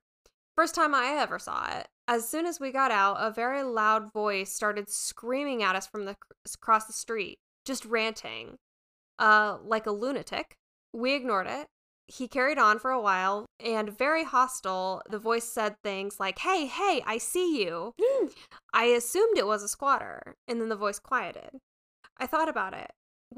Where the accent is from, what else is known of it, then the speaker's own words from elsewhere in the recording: Moosup, Connecticut, United States; I grew up in Moosup, and me and my friend went there with our two girlfriends when we were younger